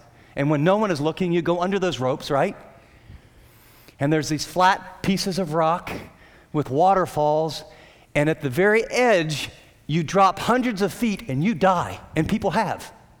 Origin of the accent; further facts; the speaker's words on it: United States; born there; And I was born in America.